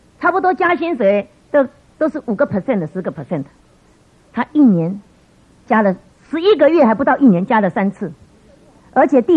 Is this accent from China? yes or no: no; Tainan, Taiwan; 他是台南人，我也是台南人，他住在我们台南老家差不多同一条街